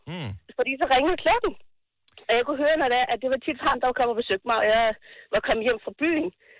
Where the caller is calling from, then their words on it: Svendborg, Region of Southern Denmark, Denmark; Jeg er fra Svendborg.